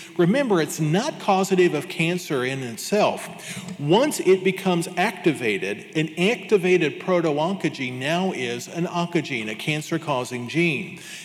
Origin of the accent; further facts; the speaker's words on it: Kansas City, Missouri, United States; You know, I'm from Kansas City, where it's barbecue and steak on every street corner, and this really hits close to home.